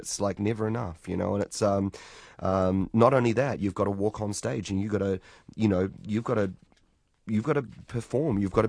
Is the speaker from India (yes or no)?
no; New Zealand; it's just so opposite to our experience growing up in New Zealand.